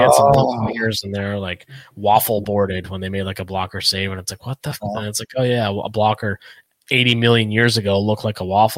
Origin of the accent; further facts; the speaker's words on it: Canada; I'm from Canada.